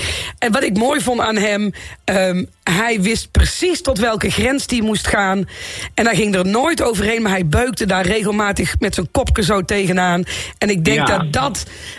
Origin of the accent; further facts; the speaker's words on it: North Brabant, Netherlands; kijk, ik kom uit Brabant en daar zul je altijd aan men horen.